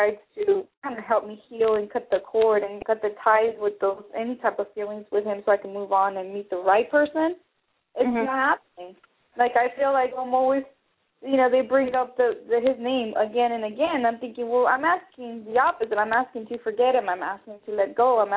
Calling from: California, United States; California.

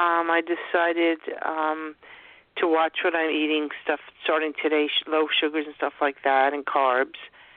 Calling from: New York, United States; Long Island.

